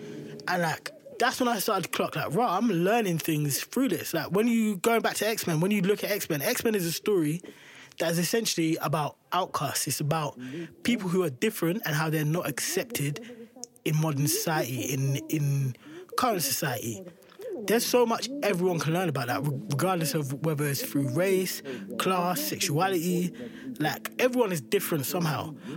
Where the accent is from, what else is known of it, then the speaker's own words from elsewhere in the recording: London, United Kingdom; So I'm from South London. And in South London, as a young black male, you're basically part of the majority.